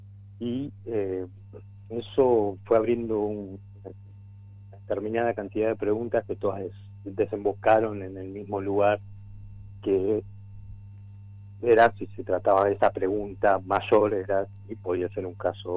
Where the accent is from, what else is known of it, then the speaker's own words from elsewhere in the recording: Campo de Mayo, Buenos Aires Province, Argentina; born there; Yo nací en el año 1980 en el Centro Clandestino de Detención, Tortura y Exterminio, que funciona en Campo de Mayo.